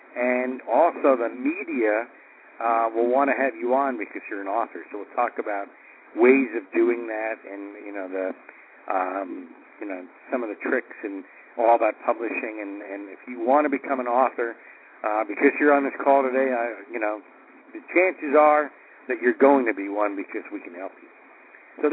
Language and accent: English; New York, United States; So I'm warning you now, I'm from New York. I talk fast.